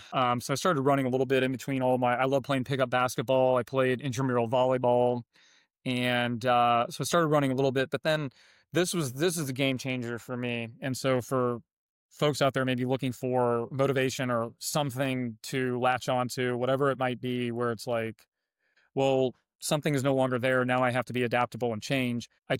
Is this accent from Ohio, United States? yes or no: yes; Dayton, Ohio, United States; now in Michigan, United States; So I'm originally from Dayton, Ohio. Despite the fact I've lived in Michigan for 22 years now